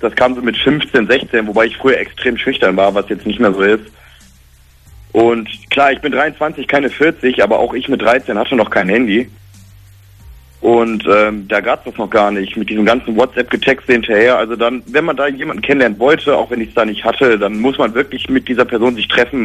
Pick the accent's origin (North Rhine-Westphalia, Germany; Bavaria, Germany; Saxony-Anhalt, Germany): North Rhine-Westphalia, Germany; Remscheid; Ich komme aus Remscheid.